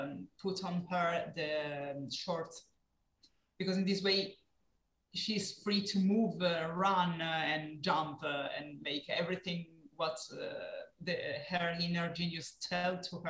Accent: Turin, Piedmont, Italy; Okay, I live in Italy. I'm from Italy, from Turin.

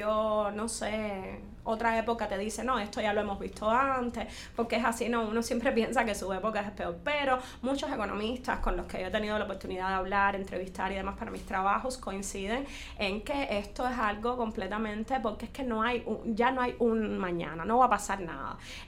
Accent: Cuba; Mi pueblo, por ejemplo, que es un pueblo de pescadores al este de La Habana, es un pueblo vacío, de casas vacías

